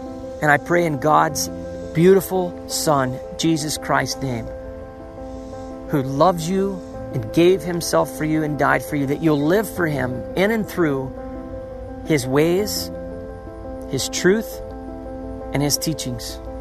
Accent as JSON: {"language": "English", "town": "Cocoa Beach", "region": "Florida", "country": "United States", "tie": "born or raised there", "said": "I grew up in Cocoa Beach and I rode some of the very first jet skis that were made right there in the ocean."}